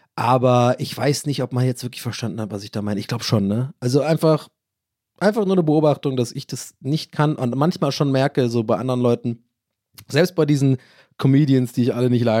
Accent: Ireland; aus meiner Sicht als Ire, der aber eigentlich der deutscheste Ire ist aller Zeiten

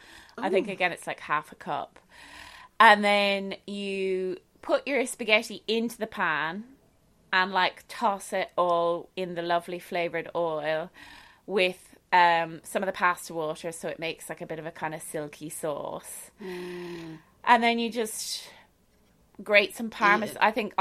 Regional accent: Ireland; I'm Irish

